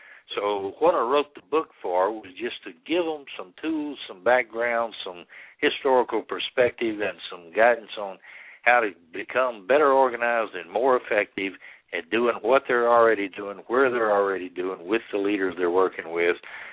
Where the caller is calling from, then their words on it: Greenville, South Carolina, United States; I'm in Greenville, South Carolina.